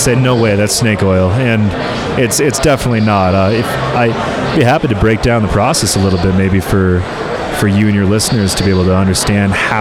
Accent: Denver, Colorado, United States; Yeah, I'm actually right here in Denver.

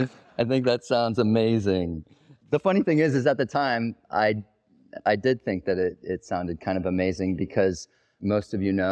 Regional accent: South Africa; I was raised in South Africa at the tail end of apartheid and in the midst of the South African AIDS epidemic

